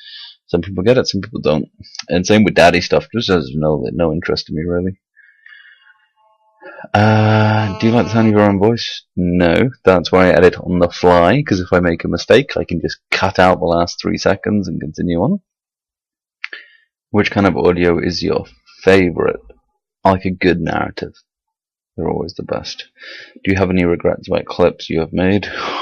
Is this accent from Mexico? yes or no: no; United Kingdom; accent: British; British, just so people know that there's a British accent on there. I'm not putting English because I'm not English.